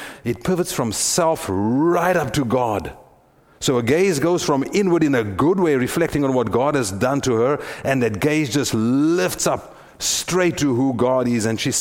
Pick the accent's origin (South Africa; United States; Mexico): South Africa; you know that I come from South Africa, and we've got that country to the north that has had this oppressive dictator for almost 40 years.